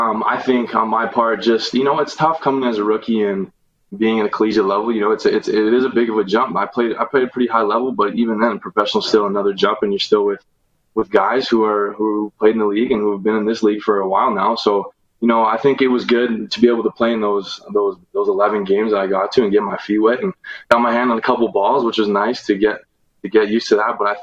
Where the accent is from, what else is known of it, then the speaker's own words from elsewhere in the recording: Regina, Saskatchewan, Canada; Especially as a little kid and growing up in Regina.